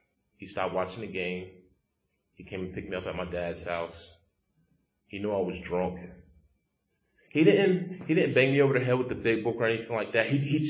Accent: Pottstown, Pennsylvania, United States; I grew up in Pottstown.

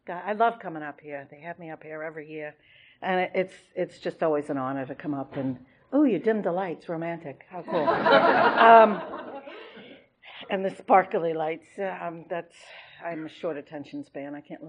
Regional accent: Massachusetts, United States; now in Maryland, United States; If you haven't noticed, I'm really not from Maryland. Yeah, it's kind of a speech impediment. You're born with it, you're stuck with it. I grew up in a suburb of Boston.

